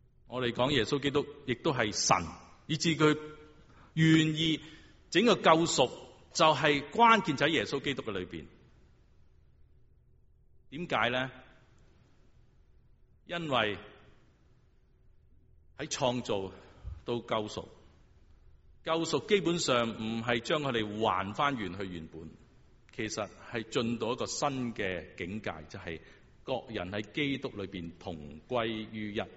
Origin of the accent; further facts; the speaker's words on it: China; 如果不是戴德生来中国，我们中国人怎样可以听到福音？